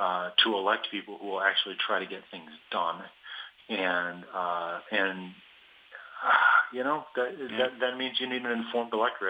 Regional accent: Grand Rapids, Michigan, United States; in my hometown of Grand Rapids.

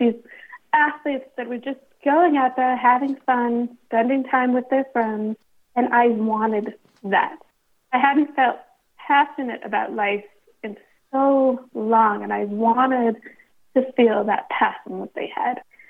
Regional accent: Salt Lake City, Utah, United States; in 2002, when the Olympics came to my hometown of Salt Lake City, Utah

